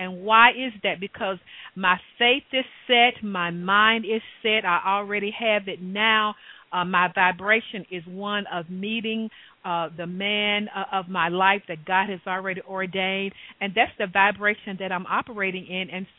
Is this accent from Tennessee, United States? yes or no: yes; Chattanooga, Tennessee, United States; Okay, well, originally I'm from Chattanooga, Tennessee, and I attended Tennessee State University